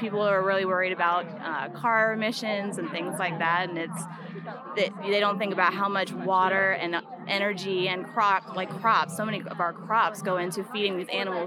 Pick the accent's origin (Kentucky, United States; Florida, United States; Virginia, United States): Florida, United States; I grew up in Florida originally.